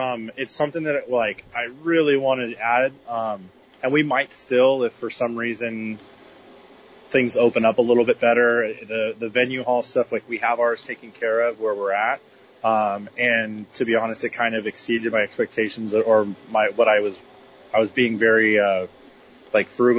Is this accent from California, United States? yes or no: yes; Sacramento, California, United States; Well, I've grown up in Sacramento my whole life and it's been my hometown. It's just where I've always wanted to do something.